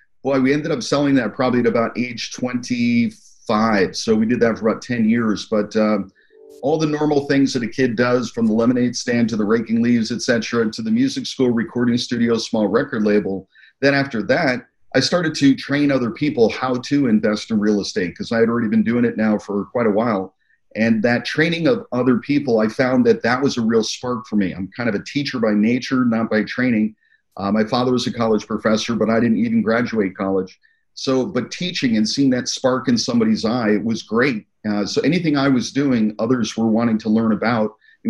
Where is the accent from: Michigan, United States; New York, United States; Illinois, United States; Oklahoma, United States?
New York, United States; So the short story is from upstate New York around Albany, Saratoga.